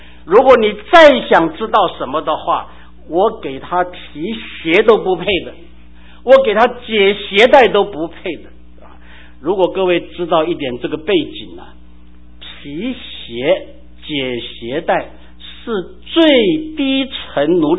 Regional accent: Fuzhou, Fujian, China; 家，就是福州。我们的朋友啊，就开车带我们把福州想去的地方都去遍了

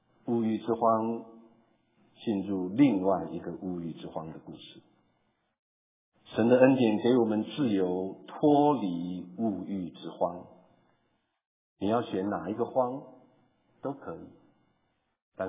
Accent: China; 我们中国人不知道什么叫做高雅的打开口袋

